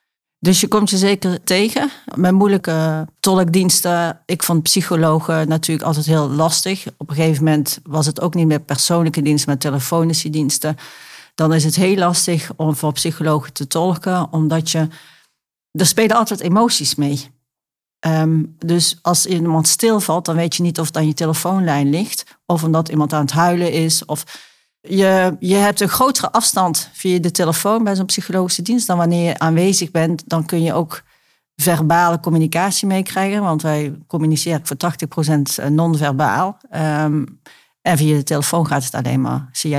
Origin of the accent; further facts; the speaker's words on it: France; Toen lag Frans een beetje voor de hand, omdat ik uit Frankrijk kwam.